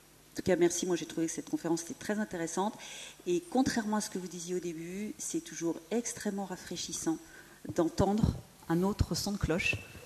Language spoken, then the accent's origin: French; Le Mans, Pays de la Loire, France; moi je suis originaire du Mans